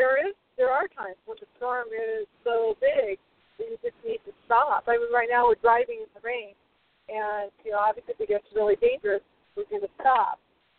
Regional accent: San Diego, California, United States; I'm from San Diego. I lived there all my life except for school, college

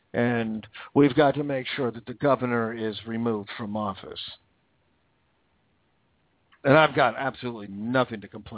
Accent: Washington, United States; I grew up in Washington, right across the Columbia River.

